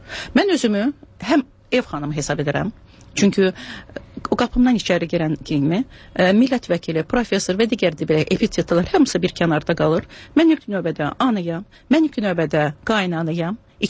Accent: Shusha, Karabakh, Azerbaijan; also born or lived in Kalbajar; Şuşa mənim uşaqlığımdır, Şuşa mənim gəncliyimdir. Özüm çatam hərbiçi olduğuna görə, Kəlbəcərdə işlədiyinə görə mən Kəlbəcərdə doğulmuşam.

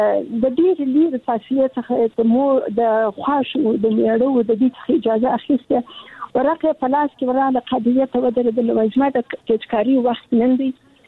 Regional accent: Kandahar, Afghanistan; زه د کندهار یم، د کندهار د دنیا لالې سي کې مې زده کړې وکړې او کابل پوهنتون ته ولاړم

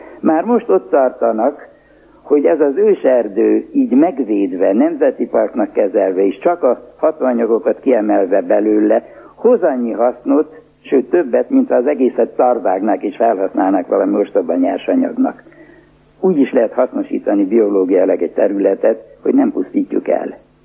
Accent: Jász-Nagykun-Szolnok, Hungary; Én a nagykunságban nőttem fel, és lehet, hogy a kiskunságban fogok meghalni ebben a tanyában

